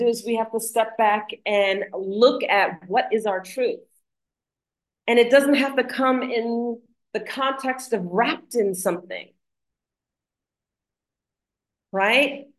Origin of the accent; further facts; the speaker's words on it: United States; because where I grew up in the United States, and I long for my culture, I long for traditions. But then here I am in Africa